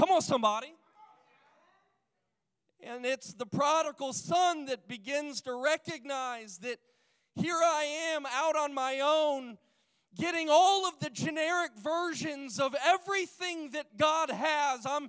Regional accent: St. Louis, Missouri, United States; also born or lived in Houston, Texas / Indianapolis / Appleton / Jackson; now in Greenville, United States; I was born in Houston, Texas, raised in St. Louis, Missouri, skipped over to Indianapolis, went to Appleton, Wisconsin, went down to Jackson, Mississippi, back to Indianapolis, Indiana, ended up now here in Greenville, North Carolina.

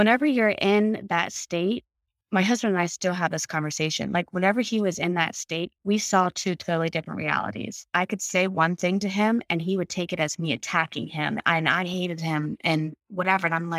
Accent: Pennsylvania, United States; I'm from a rural area in Pennsylvania we're smack in the middle. We're 3 hours from Pittsburgh and 3.5 hours to Philadelphia, and 3 hours to Baltimore. So like, there's nothing around us.

